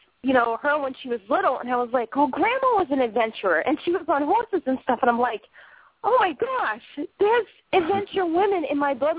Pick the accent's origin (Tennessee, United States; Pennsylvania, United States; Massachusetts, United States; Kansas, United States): Massachusetts, United States; Boston; now in Maine, United States; I was born and bred in Boston. I went from an extremely cold place to an even more cold place up in Maine